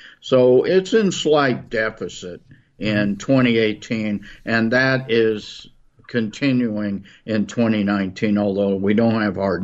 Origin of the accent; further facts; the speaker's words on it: Missouri, United States; five of which are in the viburnum trend of my home state of Missouri